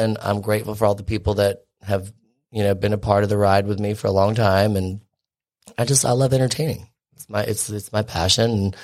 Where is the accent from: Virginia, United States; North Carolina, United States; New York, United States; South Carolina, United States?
North Carolina, United States; Winnabow; I grew up in Winnebo, which is right past Leland.